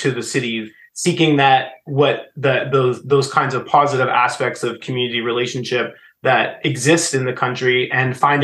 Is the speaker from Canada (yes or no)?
yes; Winnipeg, Manitoba, Canada; born there; I was born in Winnipeg, in the city, very much in the city.